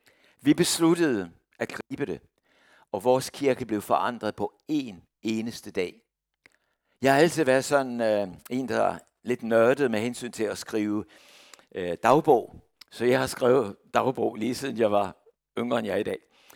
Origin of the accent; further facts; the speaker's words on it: Copenhagen, Capital Region of Denmark, Denmark; det gav mig flashbacks fra min ungdom i København 1970